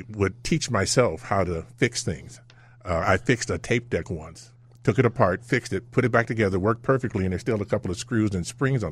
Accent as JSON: {"language": "English", "town": "Chicago", "region": "Illinois", "country": "United States", "tie": "born or raised there", "said": "And that it should take place in my hometown, Chicago."}